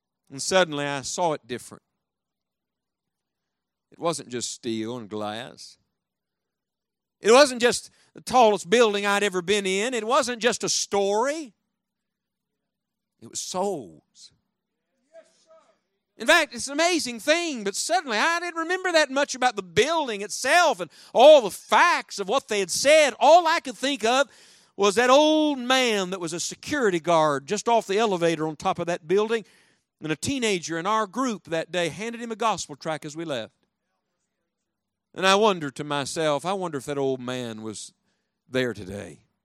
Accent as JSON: {"language": "English", "town": "Beckley", "region": "West Virginia", "country": "United States", "tie": "born or raised there", "said": "See, I was raised on North Sand Branch in Beckley, West Virginia."}